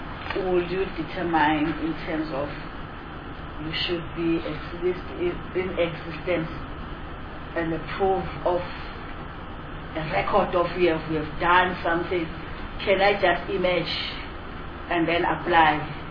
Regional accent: Gauteng, South Africa; from Gauteng, representing Gauteng's interest.

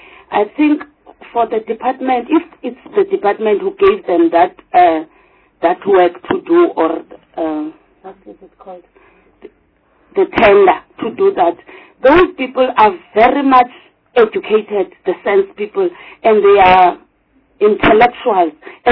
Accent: Eastern Cape, South Africa; Chairperson, I've already said that I'm from Eastern Cape.

